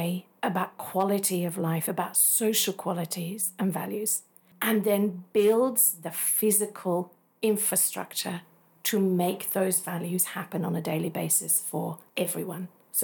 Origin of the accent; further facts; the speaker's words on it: Australia; moved away as an adult; also born or lived in England; I'm originally from Australia, born there, age 3, went to live in England. My parents decided to do that. And then age 9, we went back to Australia, and then 23, I went back to England, 28, back to Australia, 30, back to England.